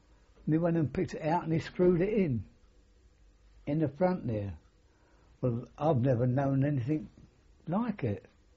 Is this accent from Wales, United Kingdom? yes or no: no; London, United Kingdom; because I come from London.